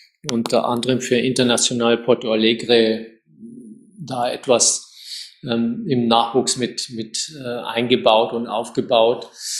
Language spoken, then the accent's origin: German; Amberg, Bavaria, Germany; born there; Ich bin 1966 in Amberg geboren. Das ist also zwischen Regensburg und Nürnberg.